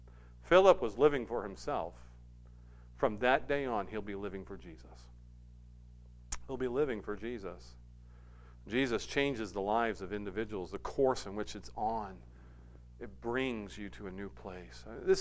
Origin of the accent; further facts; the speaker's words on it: Manchester, New Hampshire, United States; when I grew up in Manchester, I went to Central High School.